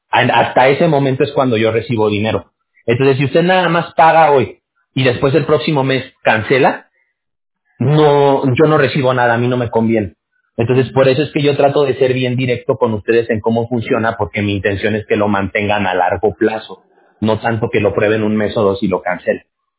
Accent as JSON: {"language": "Spanish", "region": "Aguascalientes", "country": "Mexico", "tie": "born there", "said": "Y se fueron a vivir a Aguascalientes. Y yo nací ya en Aguascalientes. Pero mis abuelos, mis papás, son chilangos todos. Todos son de la Ciudad de México."}